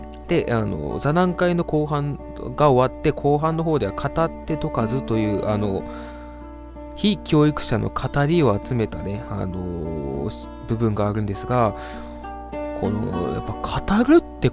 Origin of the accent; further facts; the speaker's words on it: Fukuoka, Japan; 地元福岡でも広げていきましょう、私の地元ね。